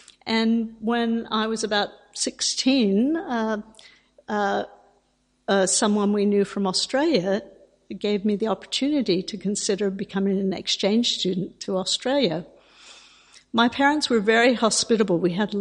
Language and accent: English; United States; born there; I was born in America, but I was a first generation American in my family.